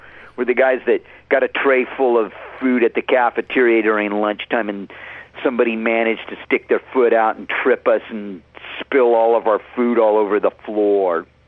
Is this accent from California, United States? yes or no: yes; California, United States; We come from Southern California.